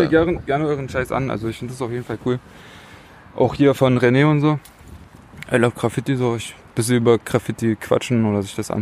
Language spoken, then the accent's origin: German; Leipzig, Saxony, Germany; Ja, also ich komme ja ursprünglich aus Leipzig.